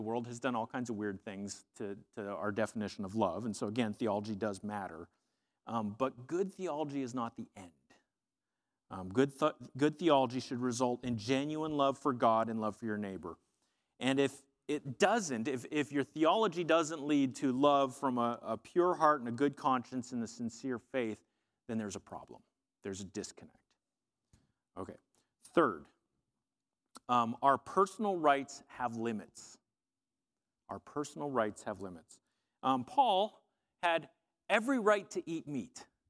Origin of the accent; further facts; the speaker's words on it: United States; I'm an American, you know, and we're quick to talk about personal freedoms and personal rights